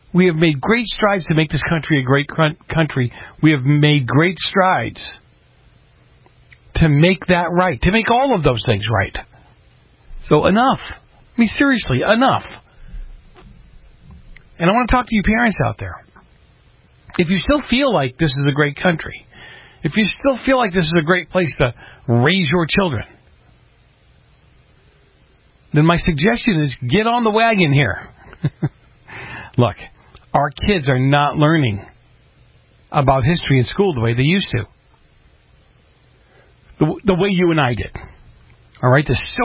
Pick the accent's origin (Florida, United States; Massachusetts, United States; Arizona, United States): Massachusetts, United States; Boston; And then I said, I grew up in Boston.